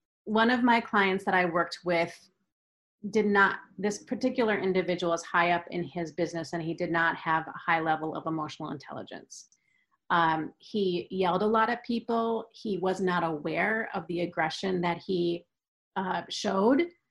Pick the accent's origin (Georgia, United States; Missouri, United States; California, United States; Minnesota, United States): Minnesota, United States; I'm from Minnesota in America.